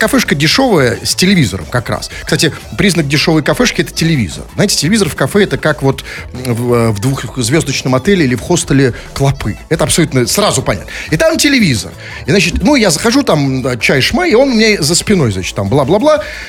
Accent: Saint Petersburg, Russia; И мы в Питере, на самом деле, настоящие петербуржцы, или, как говорят они, питерцы

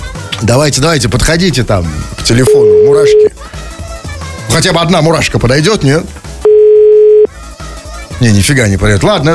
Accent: Saint Petersburg, Russia; Это же оставили мы, обычные нормальные петербуржцы.

